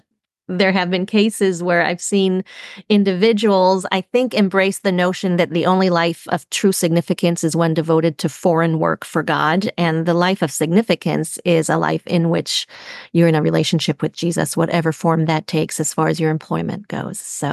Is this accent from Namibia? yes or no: no; France; also born or lived in Germany; So 2 of them are World War II books because I grew up in Europe, lived in France and Germany.